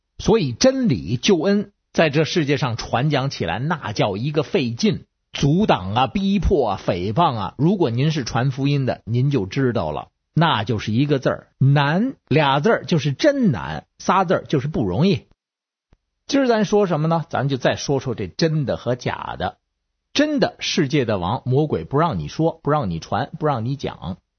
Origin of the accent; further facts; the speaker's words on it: Beijing, China; 各位听众好，我是北京的